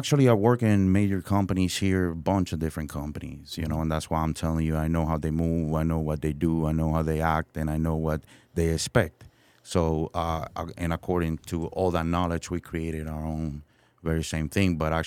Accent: Bayamon, Puerto Rico; English is a second language; now in United States; I am from Puerto Rico, actually a little town. It's called Bayamon in Puerto Rico in the Caribbean.

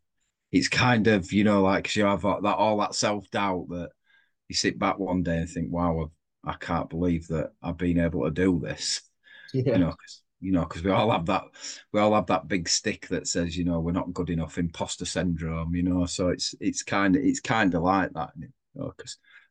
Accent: Brighouse, Yorkshire and the Humber, United Kingdom; So, I grew up in Brighouse in West Yorkshire, and I'm 50 this year. I'm 50 in 12 weeks.

